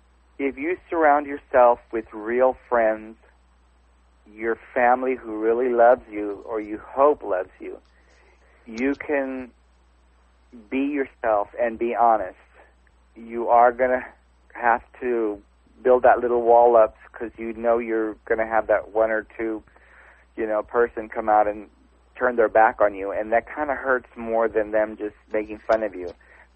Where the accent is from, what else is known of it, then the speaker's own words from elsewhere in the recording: San Antonio, Texas, United States; I'm from San Antonio, Texas.